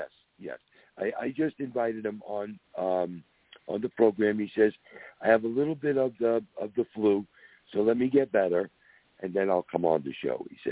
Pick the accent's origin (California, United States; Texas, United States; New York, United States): New York, United States; Long Island; also born or lived in Queens; I was born and bred in New York City myself. My parents moved us to Long Island when I was about 8 years old from Queens.